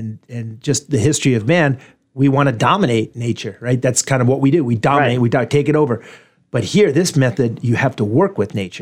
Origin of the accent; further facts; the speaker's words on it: New York, United States; We're from New York. We're a bunch of knuckleheads.